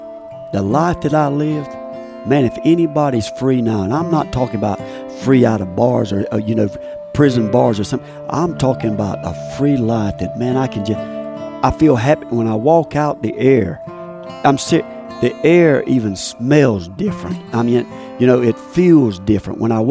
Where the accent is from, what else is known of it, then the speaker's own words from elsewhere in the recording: Stedman, North Carolina, United States; I'm from Stedman, North Carolina. I'm with the Lumbee Tribe from North Carolina. We're the largest tribe east of the Mississippi River.